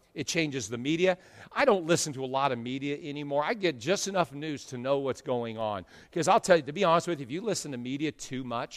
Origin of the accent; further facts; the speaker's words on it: California, United States; I grew up there, so I'm from there. I'm one. I can say that. No, don't want to go back.